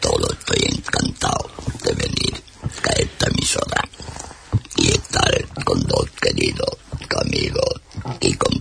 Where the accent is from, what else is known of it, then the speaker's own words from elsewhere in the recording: Cáceres, Extremadura, Spain; moved away as an adult; now in Huelva, Spain; yo es que salí de Cáceres con 19 años